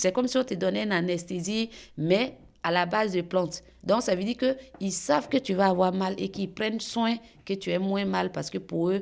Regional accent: Kavakouma, Montagnes, Côte d’Ivoire; born there; Je viens de la Côte d'Ivoire. Donc, je suis née à Kavakouma, dans les 18 montagnes. Donc, précisément dans le village de ma mère

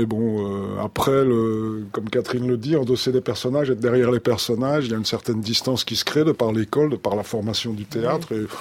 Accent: Belgium; moved away as an adult; j'ai quitté la Belgique après avoir fait le conservatoire en Belgique.

